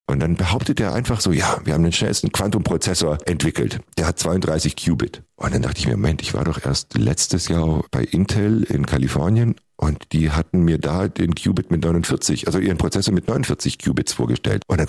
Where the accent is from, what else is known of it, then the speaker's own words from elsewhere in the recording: West Germany, Germany; Also ich bin im Westen aufgewachsen